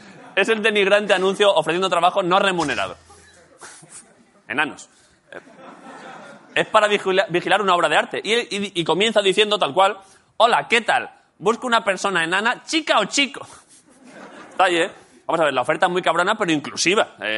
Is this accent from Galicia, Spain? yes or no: yes; Galicia, Spain; accent: Galician; O cómo me sale el acento gallego. Es como se nota que soy gallego.